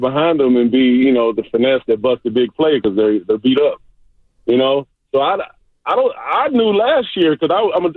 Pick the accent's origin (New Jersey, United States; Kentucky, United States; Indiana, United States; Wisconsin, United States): Kentucky, United States; I know a guy from my hometown of Kentucky that works for the 49ers